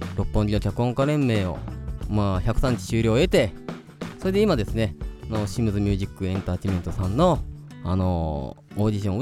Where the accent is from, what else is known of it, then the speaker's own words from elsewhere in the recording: Kitakyushu, Fukuoka, Japan; also born or lived in Nara / Okayama; 僕岡山県出身です。岡山県出身といっても、まあ奈良県生まれで北九州市育ち、まあいろいろとね点々としてるんですけれども、まあ岡山県が長いので、まあ岡山県出身ということでよろしくお願いします。